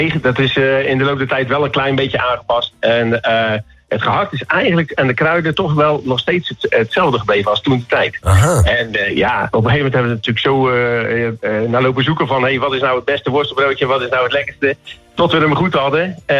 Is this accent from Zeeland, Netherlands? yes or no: yes; Zeeland, Netherlands; now in Dongen, Netherlands; we zijn 23 jaar geleden zijn we uit Zeeland verhuisd naar het Brabantse Dongen.